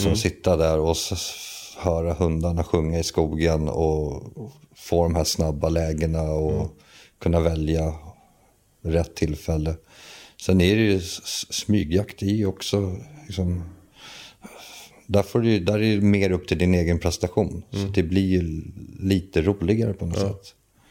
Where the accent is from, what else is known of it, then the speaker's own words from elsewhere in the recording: Stockholm, Stockholm County, Sweden; Jag är uppväxt på Söder liksom i betongen där vi lekte bland bilar och klättrade på hustak och inte ut i naturen så mycket.